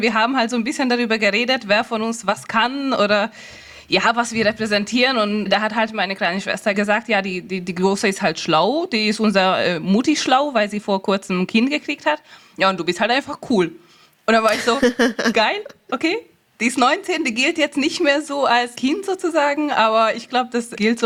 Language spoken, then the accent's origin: German; Hungary; now in Germany; Also ich komme ursprünglich aus Ungarn.